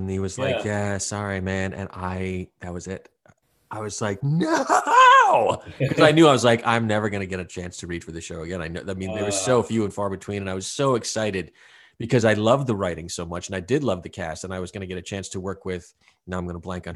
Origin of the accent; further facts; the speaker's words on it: Rhode Island, United States; And I mean, I'm from Rhode Island. So I know snow, and I know snow in the Southeast.